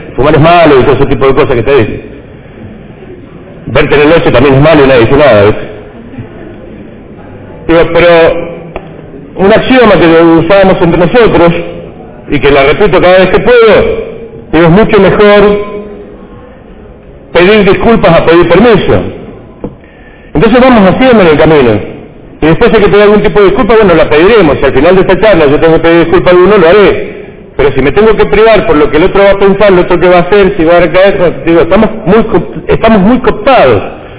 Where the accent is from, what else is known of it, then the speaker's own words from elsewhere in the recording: Mar del Plata, Buenos Aires Province, Argentina; yo vengo de Mar del Plata, soy de Mar del Plata.